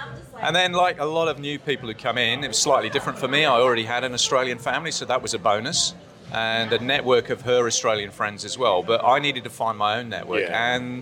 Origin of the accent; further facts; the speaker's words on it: England, United Kingdom; I'm English